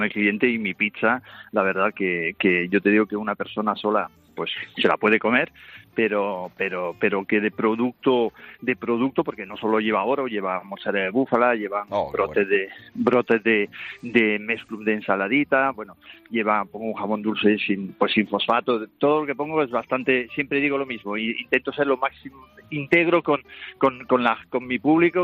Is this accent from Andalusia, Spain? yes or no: yes; Almería, Andalusia, Spain; now in Puigcerdà, Spain; Que soy de Almería, coño, que somos medio paisanos.